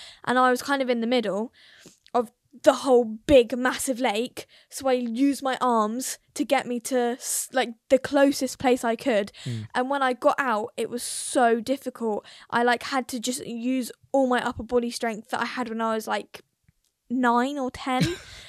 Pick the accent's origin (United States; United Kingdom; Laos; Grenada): United Kingdom; England; well, sorry, I'm English.